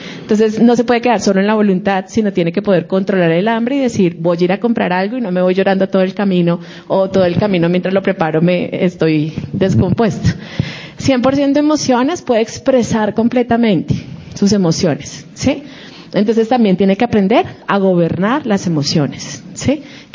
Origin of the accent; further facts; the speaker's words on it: Colombia; born there; first language es; Porque si Él permitió que naciéramos aquí en Colombia, ¿sí? Es porque la intención era que nuestra lengua materna fuera el español